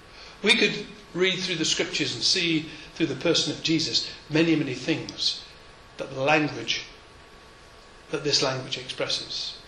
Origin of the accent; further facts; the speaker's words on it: England, United Kingdom; He's Dutch, I'm English.